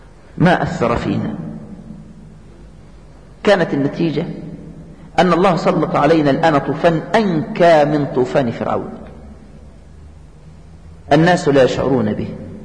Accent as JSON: {"language": "Arabic", "region": "Asyut Governorate", "country": "Egypt", "tie": "born there", "said": "هذه القرية في مركز البداري، وهي بلدتي التي ولدت فيها، وأعرف القرية جيدا. هذه القرية لا عمل لأهلها غير السرقة، فلا أرض لهم يزرعونها ولا صناعة لهم يقومون عليها."}